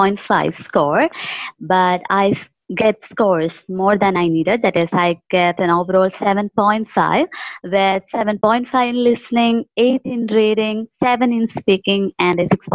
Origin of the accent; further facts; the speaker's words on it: Kerala, India; I'm from Kerala, India.